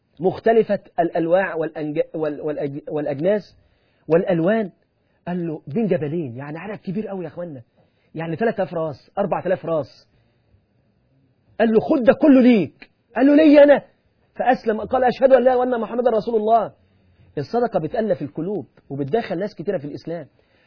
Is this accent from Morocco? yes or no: no; Egypt; عندنا في مصر